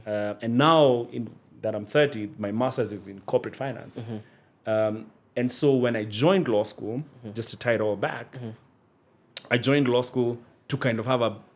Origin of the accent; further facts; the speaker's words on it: Meru, Meru County, Kenya; So like when I was growing up in Meru, at the time when I used to visit him